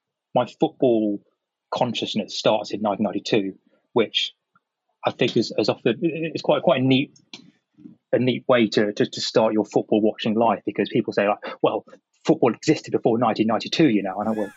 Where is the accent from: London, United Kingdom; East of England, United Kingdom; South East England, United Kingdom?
London, United Kingdom; I grew up in West London.